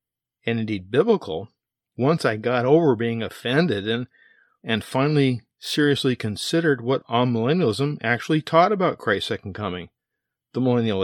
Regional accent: Orange County, California, United States; Back in the day, I'm from Orange County, California

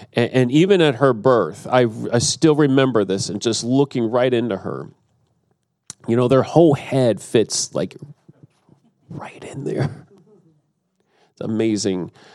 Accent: Thomaston, Georgia, United States; We're just the two of us, but from Thomaston, Georgia, and it's just south of Atlanta.

